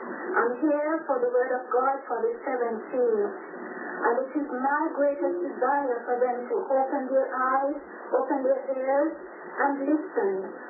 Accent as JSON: {"language": "English", "country": "Jamaica", "moved": "yes", "lives_now": "Canada", "said": "Originally, I'm from Jamaica, but I reside in Canada for a while."}